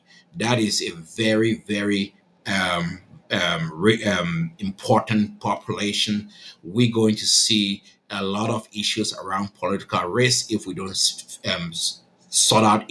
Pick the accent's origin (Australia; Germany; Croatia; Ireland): Germany; English is a second language; now in United States; And then so I grew up staying in Germany and went to school and then moved to the United States